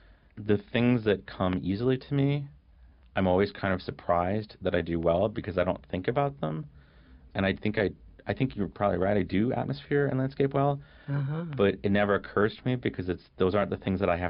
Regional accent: Canada; And some of that is, you know, I grew up in Canada, so those are Canadian authors.

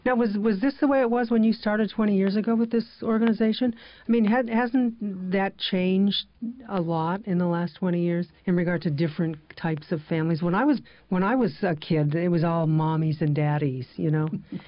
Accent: San Francisco, California, United States; I know, and I'm from San Francisco, incredibly diverse place.

